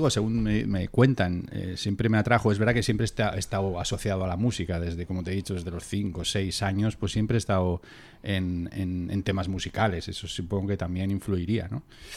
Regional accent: Miranda de Ebro, Castile and León, Spain; Yo soy de Miranda de Ebro, de Burgos.

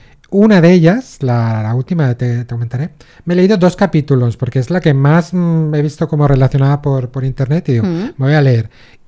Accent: Tokyo, Japan; Soy de Tokio.

